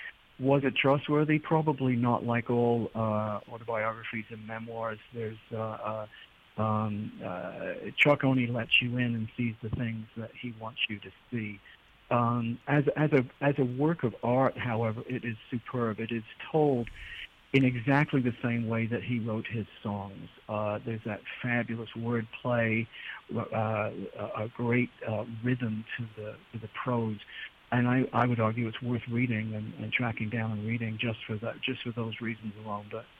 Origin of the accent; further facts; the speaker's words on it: England, United Kingdom; I was born and raised in England, and raised on the music of … as so many people of my age were.